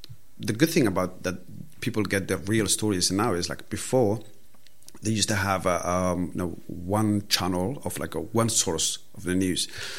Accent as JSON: {"language": "English", "country": "Netherlands", "tie": "born or raised there", "said": "I grew up in Holland. And at the age of 14, I used to hate going to school"}